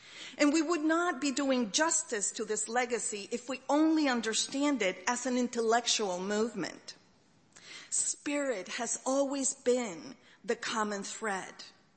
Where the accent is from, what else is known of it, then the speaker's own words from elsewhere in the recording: Chile; I grew up in the Catholic Church in a small town in Chile, a church which was part of a theological revolution, liberation theology.